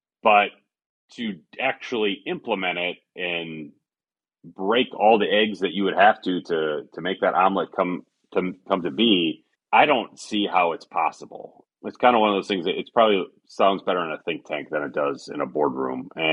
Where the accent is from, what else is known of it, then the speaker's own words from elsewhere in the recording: Grand Rapids, Michigan, United States; I grew up in Grand Rapids, so about 2 hours north of South Bend.